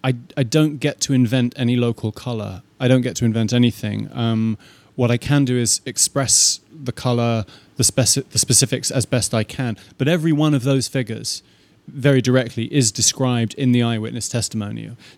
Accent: London, United Kingdom; I grew up in London and I love big cities. I've spent time living in various large cities

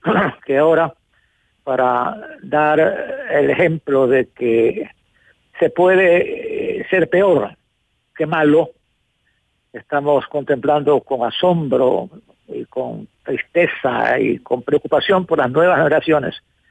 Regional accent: Ecuador; realmente nos llama a una profunda reflexión como ecuatorianos.

